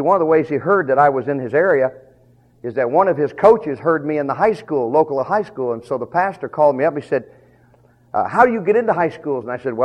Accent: the South, United States; I'm American by birth and Southerner by the grace of God.

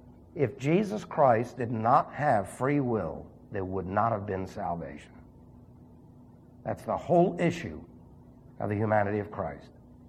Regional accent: New York City, New York, United States; I say unfortunately because I was from New York City. I didn't fit.

